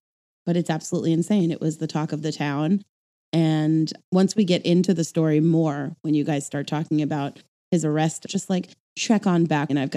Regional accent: Hewlett, New York, United States; I grew up in the Five Towns, a town called Hewlett.

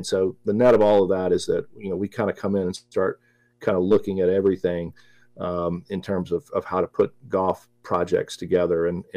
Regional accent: Greenville, South Carolina, United States; So I'm from Greenville, South Carolina, so not a curling hotbed of the world

